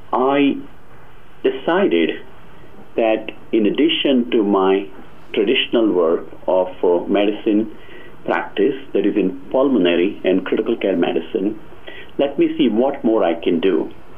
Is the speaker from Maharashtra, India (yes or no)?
yes; Mumbai, Maharashtra, India; I grew up in Mumbai, India